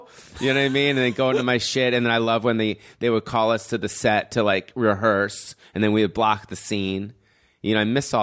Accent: Beverly Hills, California, United States; growing up in Beverly Hills, I went to Beverly Hills High School.

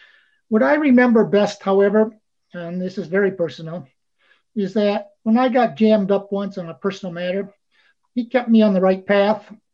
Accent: Appleton, Wisconsin, United States; I started gymnastics very late in life in my hometown of Appleton, Wisconsin. They did not have gymnastics.

